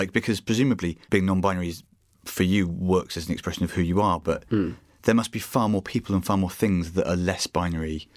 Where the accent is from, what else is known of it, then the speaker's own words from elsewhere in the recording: United Kingdom; as British people, we have a terrible relationship with feeling good about ourselves and saying it, at least.